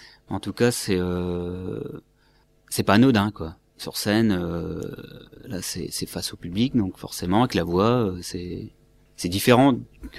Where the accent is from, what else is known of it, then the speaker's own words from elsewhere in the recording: Loos-en-Gohelle, Hauts-de-France, France; moi je viens du côté de Lens, hein, Losangoël notamment